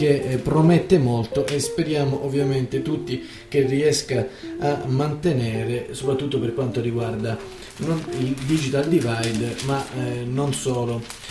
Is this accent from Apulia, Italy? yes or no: no; Sicily, Italy; first language Sicilian; Italian is a second language; Invece quando sento e leggo il siciliano lo conosco, che era la mia prima lingua e che è la lingua della mia famiglia.